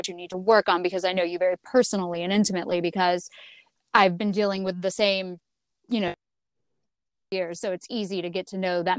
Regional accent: Atlanta, Georgia, United States; I grew up in Atlanta, so Western was an out-of-state school for me at the time, and maybe still.

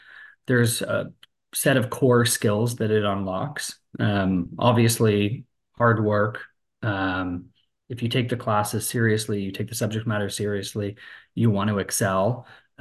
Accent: Ottawa, Ontario, Canada; also born or lived in Moncton, Canada; So I was born in Moncton, New Brunswick. My parents lived in Shediac at the time, which is a small city outside of Moncton. But we moved to Ottawa when I was quite young

